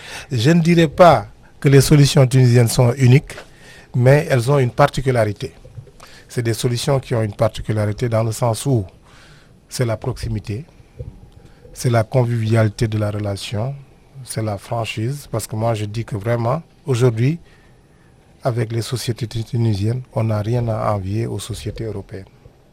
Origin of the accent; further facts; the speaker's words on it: Senegal; comme chez nous au Sénégal, à la société sénégalaise.